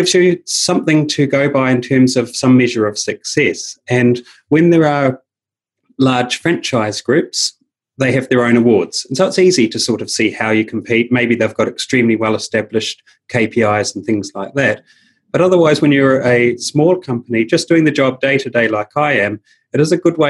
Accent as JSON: {"language": "English", "country": "New Zealand", "said": "I'm come from New Zealand, right down the bottom of the globe there, in a town the size of about 90,000 people."}